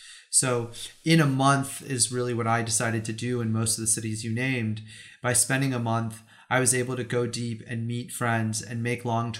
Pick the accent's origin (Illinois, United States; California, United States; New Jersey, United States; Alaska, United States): California, United States; I grew up in the Bay Area. I'd lived there my entire life, you know, except for a year in Washington, D.C.